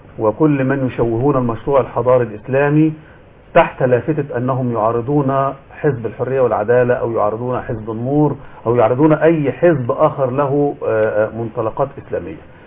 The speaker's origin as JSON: {"language": "Arabic", "country": "Egypt", "said": "انا منتظر كمصري"}